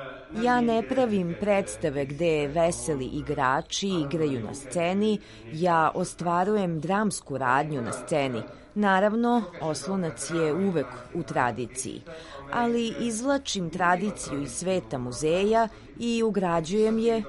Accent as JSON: {"language": "Serbian", "country": "Hungary", "said": "ja, kao Mađar, mogu da se ušunjam u srpsku dušu"}